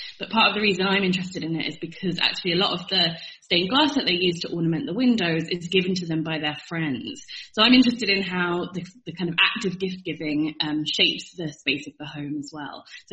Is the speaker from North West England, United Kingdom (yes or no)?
yes; Chester, North West England, United Kingdom; Plasnoeth in Llangollen in North Wales. And that's kind of very near to where I grew up in Chester.